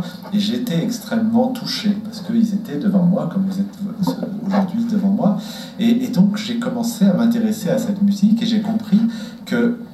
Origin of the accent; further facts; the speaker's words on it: Lyon, Auvergne-Rhône-Alpes, France; born there; moi je suis né en France, à Lyon, mes parents viennent d'Afrique du Nord